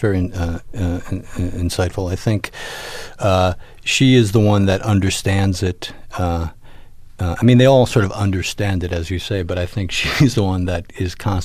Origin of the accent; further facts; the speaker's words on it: Rahway, New Jersey, United States; I grew up in, the very white suburbs of New Jersey